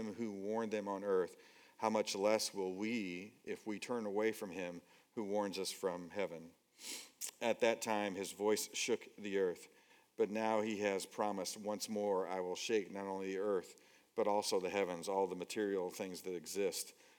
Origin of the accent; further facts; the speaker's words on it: Scotland, United Kingdom; and I come from Scotland and stuff